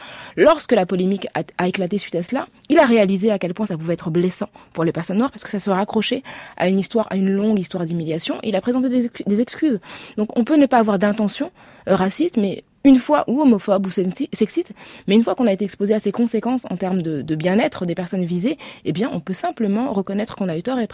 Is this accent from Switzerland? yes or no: no; France; on parle de la France parce que je suis française